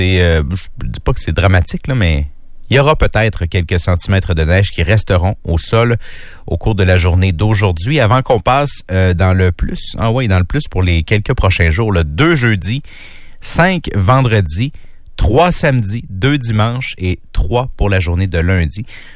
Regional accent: Quebec City, Quebec, Canada; accent: Quebec City; Mon accent gars de Québec qui vient de paraître pas mal

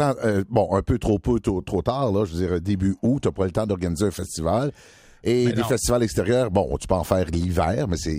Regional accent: Gatineau, Quebec, Canada; Je me souviens, quand j'étais jeune, moi, à Carl, à Touraine, il y avait une fête de quartier une fois par été.

